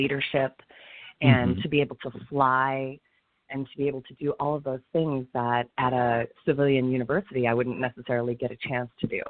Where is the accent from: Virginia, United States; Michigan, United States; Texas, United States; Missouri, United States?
Michigan, United States; East Lansing; I was born and raised in East Lansing, Michigan, another very cold place in the winter. My family had deep ties to the community.